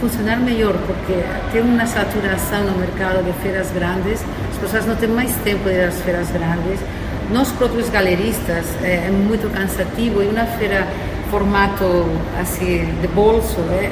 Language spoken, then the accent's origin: Portuguese; Spain; Portuguese is a second language; para mim também facilita o fato que eu sou espanhola, como você falou, e sempre é gostoso voltar um pouco em casa